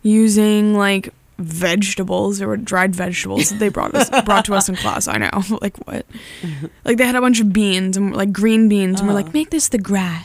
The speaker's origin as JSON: {"language": "English", "region": "California", "country": "United States", "said": "Like, I'm from California."}